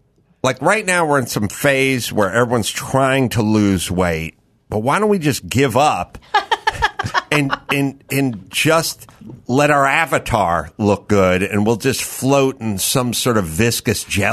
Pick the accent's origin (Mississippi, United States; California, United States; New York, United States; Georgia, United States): California, United States; North Hollywood; I grew up in North Hollywood.